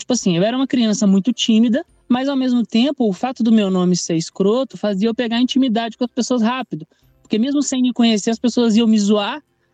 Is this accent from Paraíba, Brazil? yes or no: no; Juiz de Fora, Minas Gerais, Brazil; eu sempre meio que fui um alien na minha cidade, assim, eu sou de Juiz de Fora, Minas Gerais.